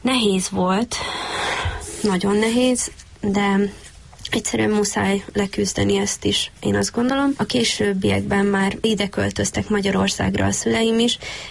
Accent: Zakarpattia Oblast, Ukraine; now in Hungary; Mivel Kárpátaljáról származom, ezért elmondhatom azt is magamról, hogy nagy távok is voltak családtagok között

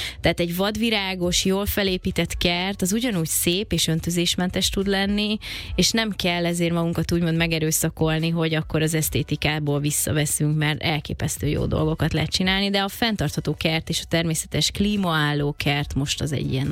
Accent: Budapest, Hungary; nekünk már a 16. kerületben Sashalmon nőttem föl

